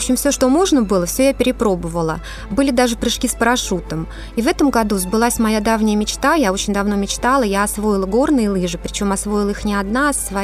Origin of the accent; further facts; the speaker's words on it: Ryazan, Ryazan Oblast, Russia; Я родилась в Рязани, я коренная рязанка, в обычной советской семье. Моя мама была обычным воспитателем в детском саду, а папа – обычный инженер на заводе. Семья у нас была, как и многие семьи в середине 80-х годов, неправославная.